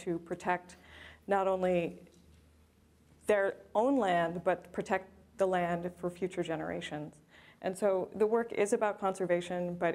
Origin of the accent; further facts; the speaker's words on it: Cleveland, Ohio, United States; now in Toronto, Canada; My background is not from here. I come from Cleveland, Ohio originally. I now live in Toronto, one of the largest metropolitan areas in North America.